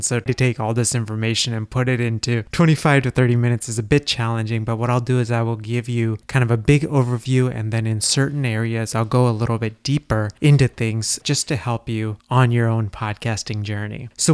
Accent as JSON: {"language": "English", "region": "Texas", "country": "United States", "tie": "born or raised there", "said": "which made me so happy, you know, being and growing up in Texas. It reminded me of that home."}